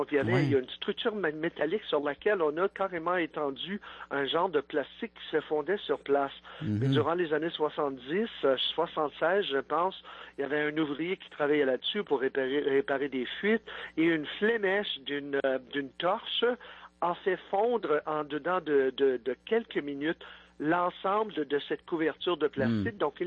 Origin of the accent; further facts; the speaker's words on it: Ottawa, Ontario, Canada; J'avais, en fin de compte, 13 ans, l'année de l'Expo. J'habitais à Ottawa, je suis franco-ontarien, et avec ma famille, on n'était vraiment pas bien nantis